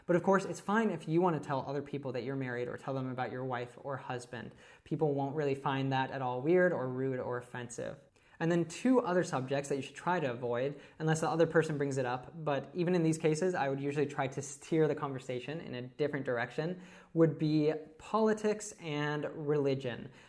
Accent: Colorado, United States; now in Barcelona, Spain; I was born and raised in Colorado, where I studied international affairs at the University of Colorado. I now currently live in Barcelona.

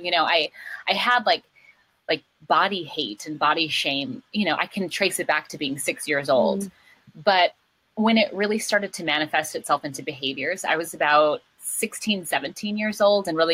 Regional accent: Twin Cities, Minnesota, United States; In Minnesota. In the Twin Cities.

